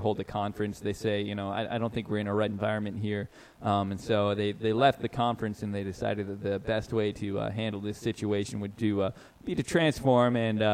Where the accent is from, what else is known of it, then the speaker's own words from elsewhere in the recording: United States; No, I'm American